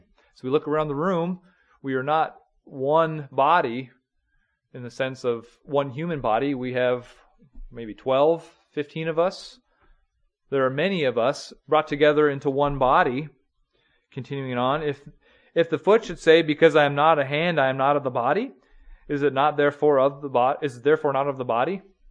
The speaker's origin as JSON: {"language": "English", "region": "North Dakota", "country": "United States", "tie": "born or raised there", "said": "There's one restaurant in my hometown, Amanda, in North Dakota."}